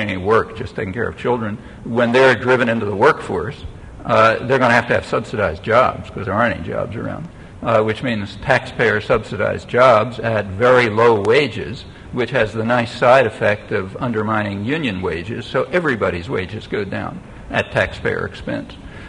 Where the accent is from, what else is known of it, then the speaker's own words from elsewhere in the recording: Philadelphia, Pennsylvania, United States; I remember seeing much worse things when I was a kid and growing up in Philadelphia.